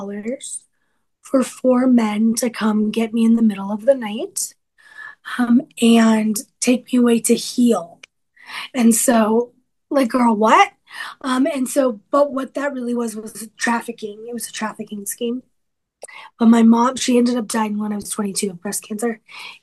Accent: Las Vegas, Nevada, United States; And so I was born and raised in Las Vegas, which isn't my fault. I just showed up on the scene.

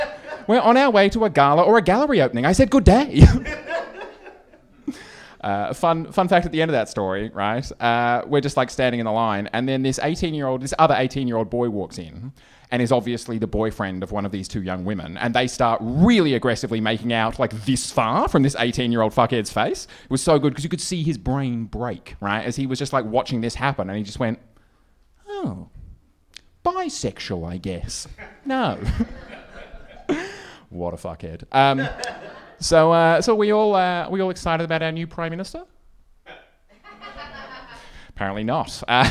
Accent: Adelaide, South Australia, Australia; My boyfriend and I, we were in my hometown of Adelaide.

